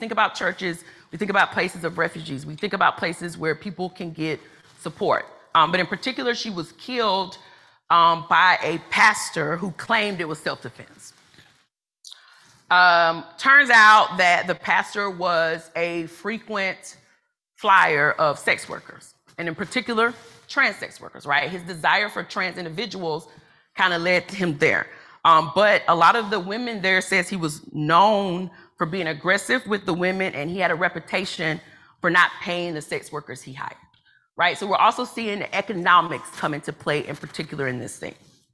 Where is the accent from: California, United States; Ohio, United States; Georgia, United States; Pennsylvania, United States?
Georgia, United States; one of the states that had no hate crime laws, which was Georgia, which is my home state